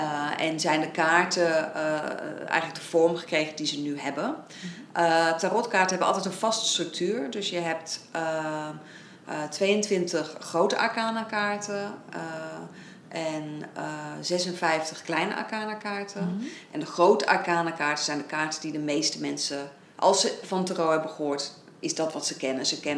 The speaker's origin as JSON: {"language": "Dutch", "region": "England", "country": "United Kingdom", "tie": "born or raised there", "lives_now": "Netherlands", "said": "en ik ben in Engeland opgegroeid."}